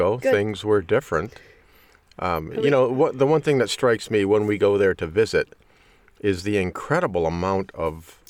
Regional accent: Midwest, United States; I'm a meat and potatoes kind of guy. I mean, I grew up here in the Midwest, and that's what we eat.

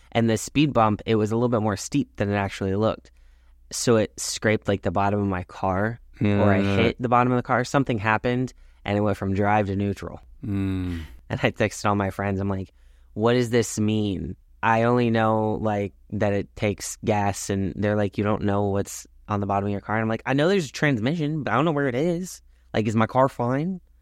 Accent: Newport Richey, Florida, United States; also born or lived in Hudson; I grew up Newport Richey, Trinity area.

